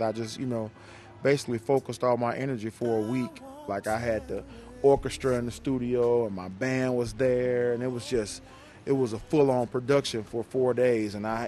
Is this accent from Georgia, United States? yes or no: no; Alabama, United States; When I grew up in Alabama … to me were stars.